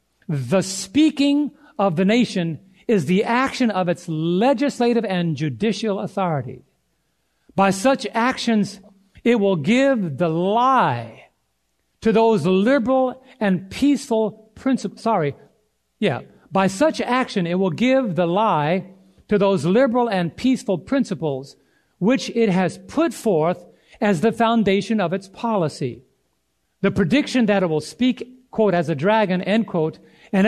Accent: United States; And as an American, I would say that's unequivocal.

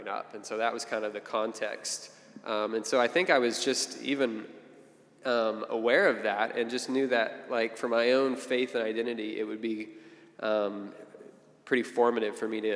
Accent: Oklahoma City, Oklahoma, United States; I grew up in Oklahoma City here, probably third generation Oklahoma Cityan, so just this is where my roots are.

